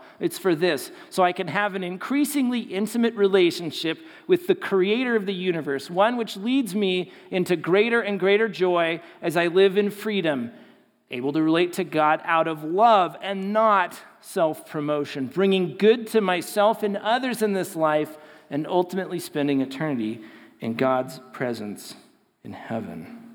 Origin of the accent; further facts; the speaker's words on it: Colorado, United States; it was great to say, oh, we're from Colorado, and it was fun